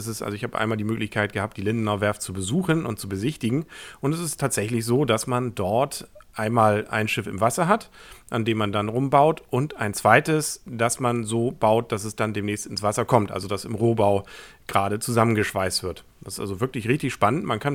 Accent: Kiel, Schleswig-Holstein, Germany; Als Kieler kann man da ja immer so ein bisschen zweischneidig sein.

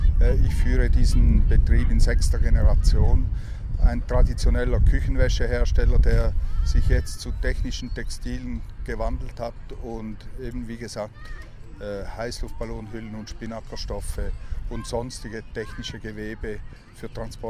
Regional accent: Switzerland; Ich bin kein Kieler. Wir sind extra 1000 Kilometer hergefahren, um hier Ballon zu fahren aus der Schweiz und fahren am Sonntag auch wieder 1000 Kilometer zurück.

